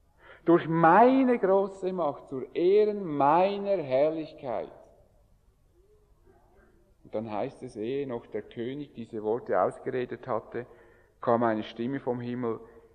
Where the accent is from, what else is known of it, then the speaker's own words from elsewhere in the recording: Switzerland; Als Schweizer befinden wir uns im Vergleich mit der Welt auf der Sonnenseite des Lebens.